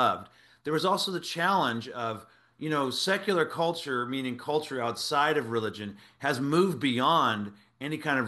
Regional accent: California, United States; Well, I grew up in the Silicon Valley in a non-religious household.

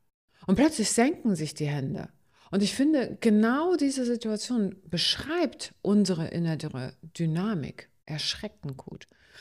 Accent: East Germany, Germany; da war, ich bin ja im Osten aufgewachsen, da war sowieso alles begrenzt und alles unter extremer Belastung.

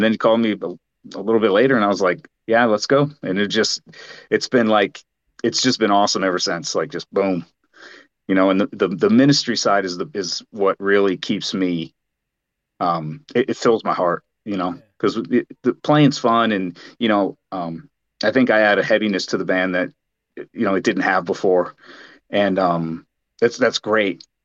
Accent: New England, United States; I'm from the New England area originally, and I grew up Catholic

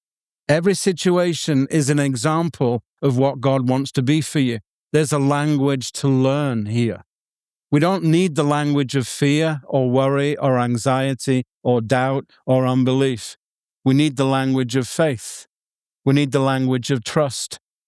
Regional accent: England, United Kingdom; I'm an Englishman second.

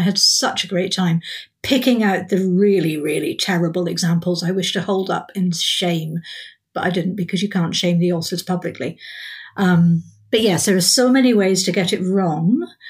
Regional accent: Aberdeen, Scotland, United Kingdom; the one that's set in Aberdeen, because Aberdeen is my hometown.

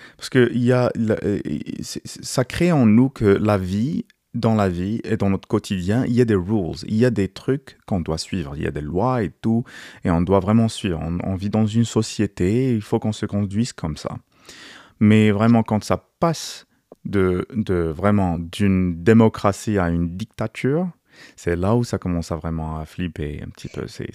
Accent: Morocco; surtout on a grandi au Maroc, et dans quelques écoles publiques

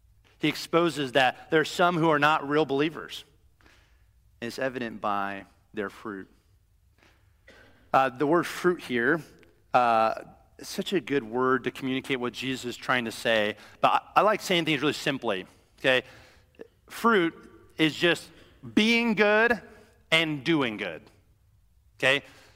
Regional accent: Iowa, United States; Now, again, I grew up in Iowa, and my grandfather was a farmer.

